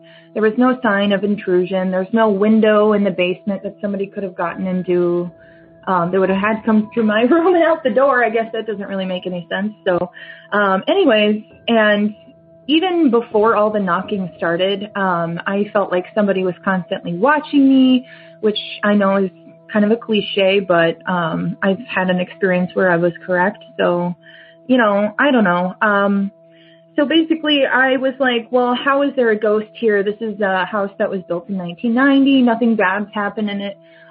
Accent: Minnesota, United States; I'm from Minnesota.

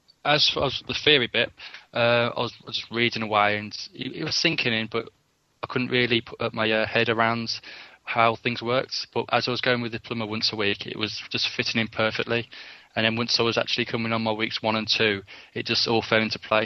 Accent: Bromsgrove, West Midlands, United Kingdom; I'm from Bromsgrove

